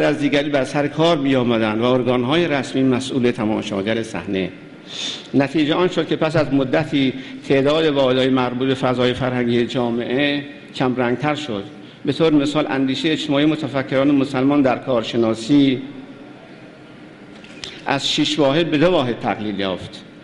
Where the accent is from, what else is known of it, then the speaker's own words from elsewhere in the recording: Iran; و به عنوان یک ایرانی تجربه تاریخی زیادی داریم